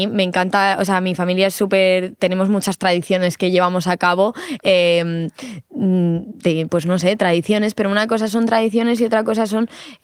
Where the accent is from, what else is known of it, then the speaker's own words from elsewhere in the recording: Madrid, Community of Madrid, Spain; mi familia es muy madrileña, yo soy muy madrileña y todas las tradiciones madrileñas me encantan